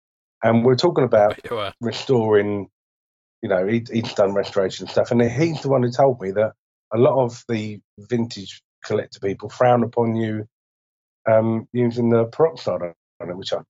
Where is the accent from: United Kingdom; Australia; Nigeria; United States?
United Kingdom; England; I mean, we're English, we invented the queue, we're good at it.